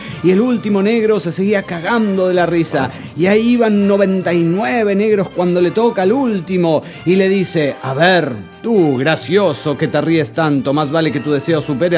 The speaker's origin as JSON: {"language": "Spanish", "town": "Cancún", "region": "Quintana Roo", "country": "Mexico", "said": "de Cancún, Quintana Roo."}